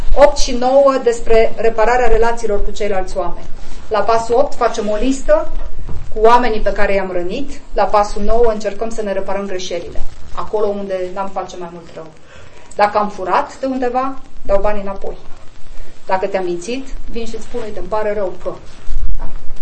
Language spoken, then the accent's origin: Romanian; Bucovina, Romania; eu vin din Bucovina, am crescut foarte aproape de biserică.